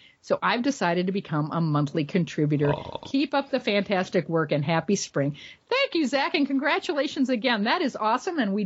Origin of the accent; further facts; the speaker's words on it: Wisconsin, United States; worked to win elections for Republicans both nationally and in my home state of Wisconsin.